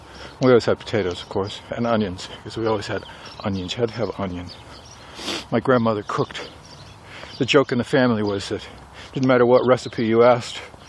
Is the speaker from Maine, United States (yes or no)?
yes; Maine, United States; I know when we were growing up in Maine, it's hard to really understand how poor we were